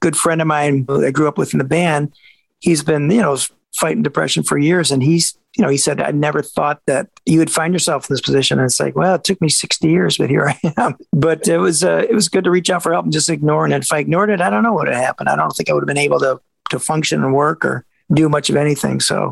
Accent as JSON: {"language": "English", "town": "Detroit", "region": "Michigan", "country": "United States", "said": "We tried to get that vibe, and we are from Detroit."}